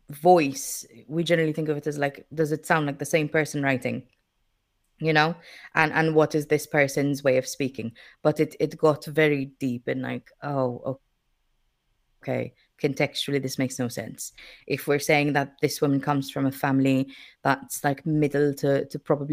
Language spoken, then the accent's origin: English; Rabat, Malta; I come from Rabat, if you've been to Rabat and or if you've grown up there, like I have